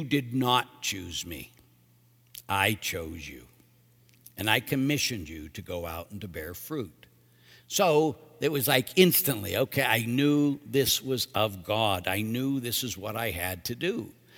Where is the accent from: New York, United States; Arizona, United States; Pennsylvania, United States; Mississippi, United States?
Pennsylvania, United States; Pittsburgh; so about going back to the Diocese of Erie, though I'm from Pittsburgh.